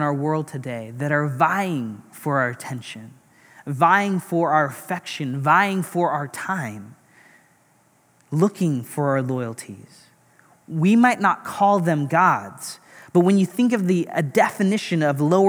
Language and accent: English; India; And like I said, I'm Indian. My parents were born and raised in India, but I'm fourth generation Christian.